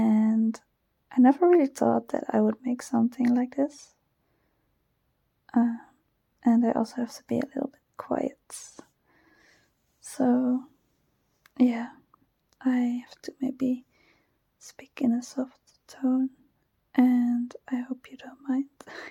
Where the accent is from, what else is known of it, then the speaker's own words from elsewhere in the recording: Netherlands; accent: Dutch; English is a second language; I also got some comments about my Dutch accent. It's pretty funny, because I don't always enjoy my Dutch accent.